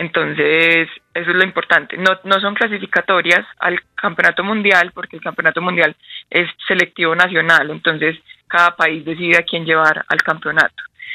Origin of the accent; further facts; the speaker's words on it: Pereira, Risaralda, Colombia; Yo crecí, nací y crecí en Pereira.